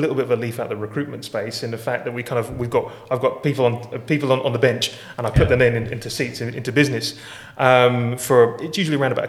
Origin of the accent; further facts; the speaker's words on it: Luton, East of England, United Kingdom; So I grew up in Luton, though I've kind of lost the accent a little bit, thanks to my mum.